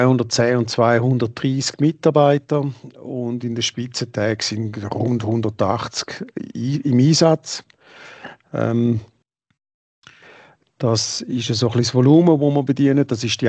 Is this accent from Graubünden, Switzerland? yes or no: no; St. Gallen, Switzerland; ich bin ja ursprünglich aus dem Tackenburg, und habe da Skischule gegeben